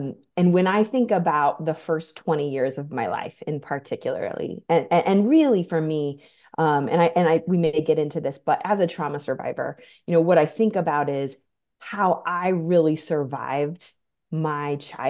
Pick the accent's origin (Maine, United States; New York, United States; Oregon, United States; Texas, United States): Oregon, United States; Astoria; now in Grand Rapids, United States; where I grew up was Astoria, Oregon, literally right next to the Pacific Ocean